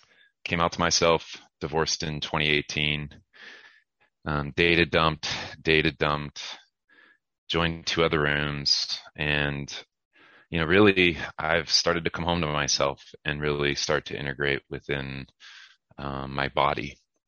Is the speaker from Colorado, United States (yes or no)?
no; Ohio, United States; So I grew up in Ohio, and the running joke about the Midwest is really, you go down to the main strip near the car dealership